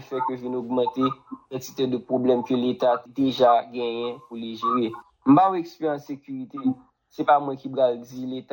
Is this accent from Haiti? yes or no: yes; Haiti; en tant que haïtien